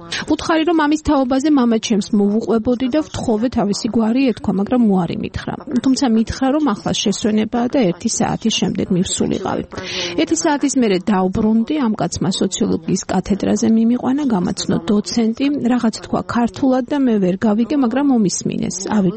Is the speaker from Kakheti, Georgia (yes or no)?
no; Sukhumi, Abkhazia, Georgia; კითხა საინიან ხართო, როცა ვუთხარი სოხუმიდან მეთქი, ამაშინ გასაგებიაო